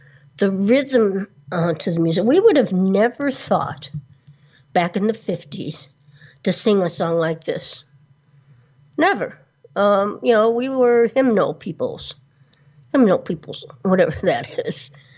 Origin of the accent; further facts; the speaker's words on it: Detroit, Michigan, United States; born there; also born or lived in California / Florida; now in North Carolina, United States; You know, I was born in Detroit, lived in California for a zillion years, and I moved and lived in Florida when I was a kid. But I come back to North Carolina